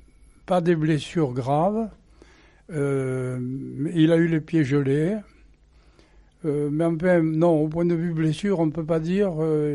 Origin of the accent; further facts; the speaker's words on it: Périgueux, Nouvelle-Aquitaine, France; je suis un pur périgourdin, parce que je suis né à Périgueux, dans le vieux Périgueux, en 1922, exactement le 11 mars. Et par la suite, bon, ben, je me suis élevé à l'école de Périgueux.